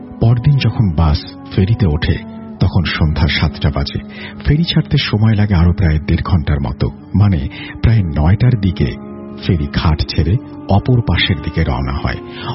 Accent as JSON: {"language": "Bangla", "region": "Barisal Division", "country": "Bangladesh", "said": "আমার গ্রামের বাড়ি পিরোজপুর জেলার মধ্যে, আমি যেখানে নেমেছি সেটা বাগেরহাট জেলার মধ্যে পড়েছে। এখন থেকে 3 কিলোমিটার পর আমার জেলার সীমানা।"}